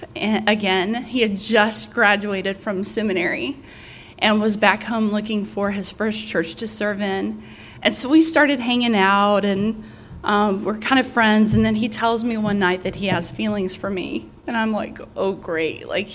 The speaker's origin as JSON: {"language": "English", "region": "Texas", "country": "United States", "tie": "born or raised there", "said": "my parents didn't want anybody in my hometown, my small Texas hometown, to know."}